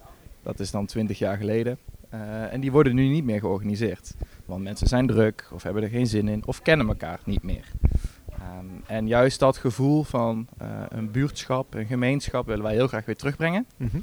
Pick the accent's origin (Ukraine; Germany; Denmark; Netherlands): Netherlands; Oss, North Brabant; Ik kom uit Os